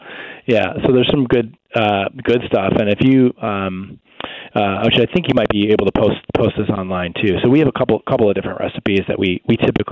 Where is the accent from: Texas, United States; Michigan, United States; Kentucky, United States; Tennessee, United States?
Michigan, United States; So we grew up in the Detroit suburbs, and my great-grandmother passed on this pickle recipe to our family.